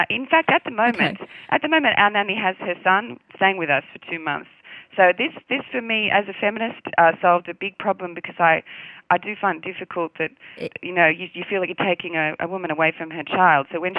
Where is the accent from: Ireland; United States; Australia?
Australia; We don't come from the same culture as our English or British forebears with upstairs, downstairs. We never really had that in Australia, with a servant class in the same on the same kind of level.